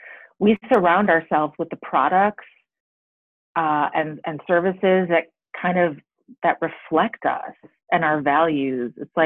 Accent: Detroit, Michigan, United States; And although, full disclosure, although I would never drive this brand, because again, I'm from Detroit, I drive, I got my little GMC, gotta support Detroit

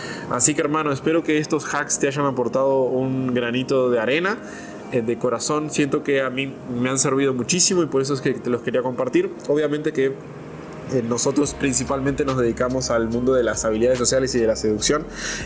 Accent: Uruguay; que yo no sabía ni cuando era niño y los veía, en Uruguay no existían

